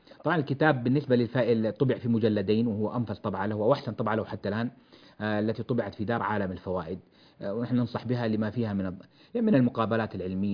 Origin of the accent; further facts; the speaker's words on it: Jeddah, Makkah Province, Saudi Arabia; ومواليد جدة 1392، وتربيت ونشأت في جدة